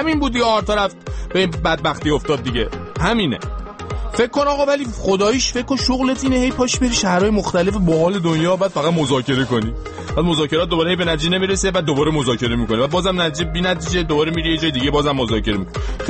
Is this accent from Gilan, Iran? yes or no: yes; Rasht, Gilan, Iran; منم آرایشگرم، منم رشتیم، منم سلمانی اینجا دارم.